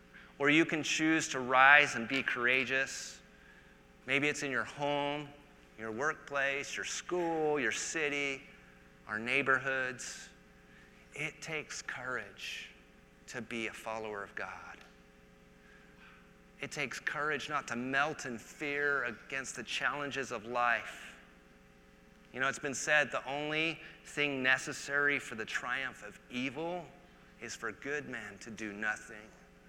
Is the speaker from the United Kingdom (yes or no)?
yes; England, United Kingdom; I'm English, okay? Go England, by the way.